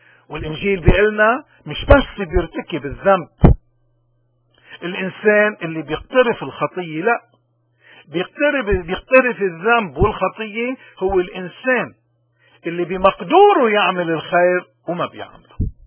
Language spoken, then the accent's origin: Arabic; Lebanon; الإنسان إذا بده يتعلق بشيء قادر يشوفه، ونحن كلبنانيين